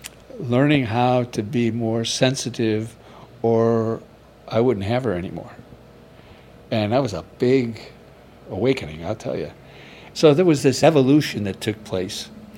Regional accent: Chicago, Illinois, United States; Well, I grew up in Chicago, the west side of Chicago, and we had 10 kids

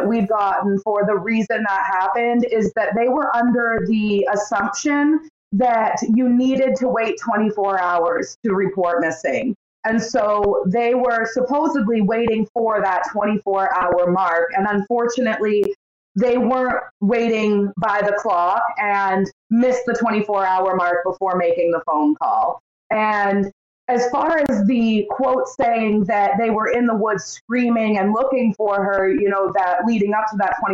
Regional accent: Maine, United States; So I'm also from Maine, where we have homesteads here.

